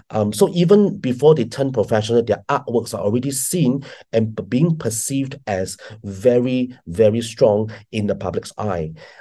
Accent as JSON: {"language": "English", "country": "Singapore", "said": "Like, do I describe myself as a Singaporean Chinese man?"}